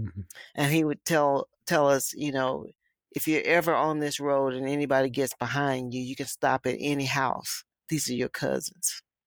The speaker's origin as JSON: {"language": "English", "region": "Alabama", "country": "United States", "tie": "born or raised there", "also_born_or_lived": "Oklahoma", "said": "And when I was living in Oklahoma and I could see, armadillos, something that I didn't see growing up in Alabama."}